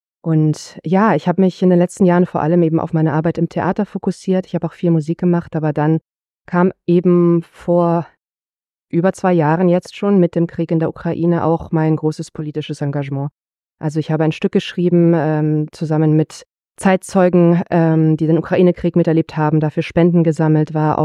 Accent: Germany; in meinem Land, wo ich aufgewachsen bin, also in Deutschland, wo ich geboren und aufgewachsen bin

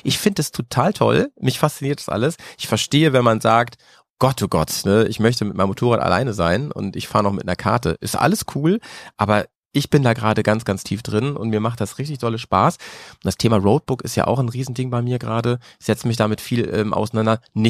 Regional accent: Bremen, Germany; hier bei mir in meiner Heimat in Bremen.

